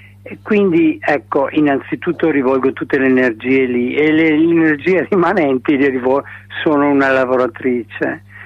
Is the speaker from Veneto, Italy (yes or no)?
yes; Verona, Veneto, Italy; born there; sono nata a Verona e quindi ho abbracciato poi negli anni, io sono figlia di una famiglia cattolica